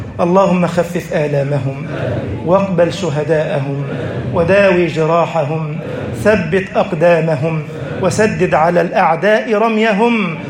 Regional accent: Egypt; اللهم اجعل بلدنا مصر أمنا أمانا، سخاء رخاء، وسائر بلاد المسلمين.

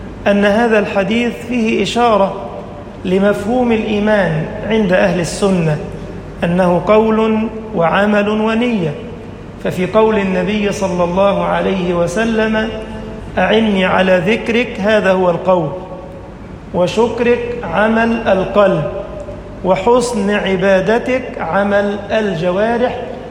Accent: Egypt; اللهم اجعل بلدنا مصر أمنا أمانا

